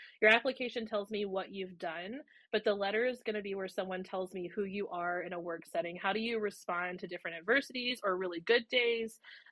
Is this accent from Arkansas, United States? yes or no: yes; Arkansas, United States; I'm originally from Arkansas.